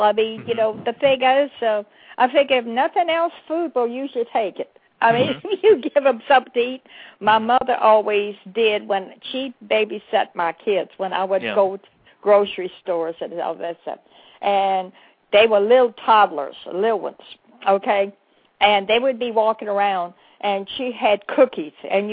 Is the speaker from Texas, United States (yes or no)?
no; Louisiana, United States; being a Cajun and you know, just learning, just actually knowing one really good language.